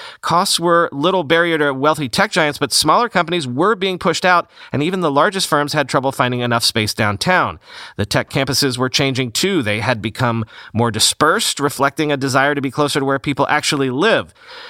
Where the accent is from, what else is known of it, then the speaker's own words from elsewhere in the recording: Florida, United States; it's made me have a sense memory of growing up in Florida.